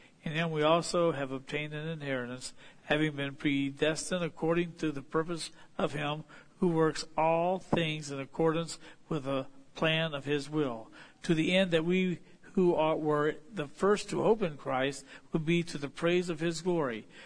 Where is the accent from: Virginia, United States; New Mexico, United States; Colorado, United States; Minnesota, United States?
Virginia, United States; accent: southern; moved away; also born or lived in Ohio; People looked at me and thought I was prejudiced just because I came from Virginia. And I lived in Ohio.